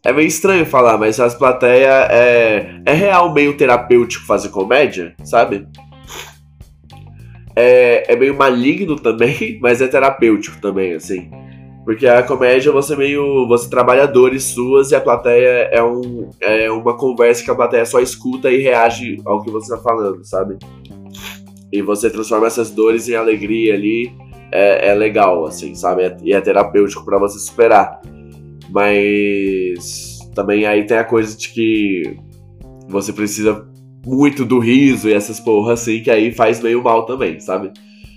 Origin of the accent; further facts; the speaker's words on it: Goiânia, Goiás, Brazil; Na minha terra natal, pela primeira vez, fazer meu show solo em Goiânia.